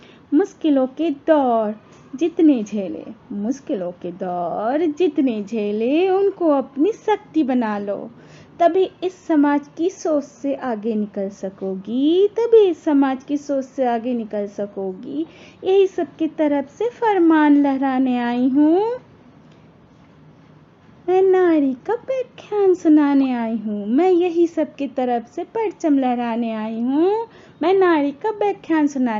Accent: Noida, Uttar Pradesh, India; और मैं नोएडा से हूँ।

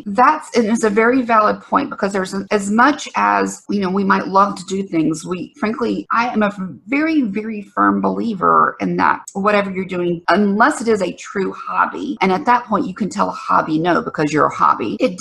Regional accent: Alabama, United States; accent: southern; Devin comes from Alabama and very close to my hometown, so my southern accent's really strong today.

